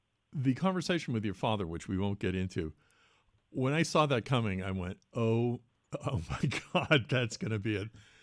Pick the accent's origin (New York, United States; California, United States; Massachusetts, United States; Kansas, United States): Massachusetts, United States; The interesting thing for me growing up, I grew up outside of Boston and Cambridge and Watertown